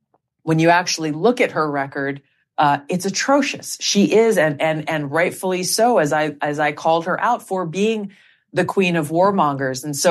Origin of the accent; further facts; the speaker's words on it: United States; to do my part as an American, as a veteran, as a service member